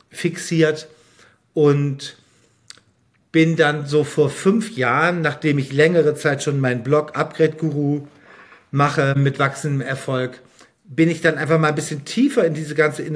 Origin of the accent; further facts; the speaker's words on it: Bremen, Germany; moved away as an adult; now in Berlin, Germany; ich bin in Bremen aufgewachsen und zur Schule gegangen. Und dann bin ich nach dem Abi gleich nach Berlin gegangen